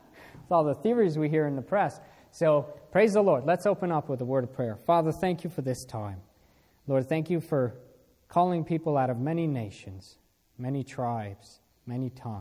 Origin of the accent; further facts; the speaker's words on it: Iran; English is a second language; now in United States; he found out I was from Iran